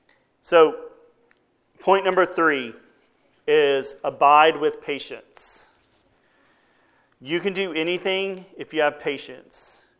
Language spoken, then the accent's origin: English; Texas, United States; before being immersed in that kind of culture growing up in Texas